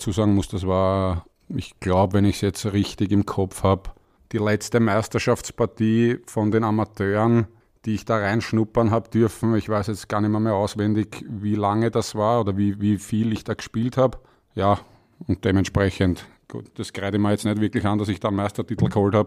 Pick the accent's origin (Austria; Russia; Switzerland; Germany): Austria; Vienna; Aufgewachsen im dritten Wiener Gemeindebezirk. Bin auch in der Rudolf-Stiftung zur Welt gekommen. Das heißt, komplett dritter Bezirk bis zu meinem 17., 18. Lebensjahr.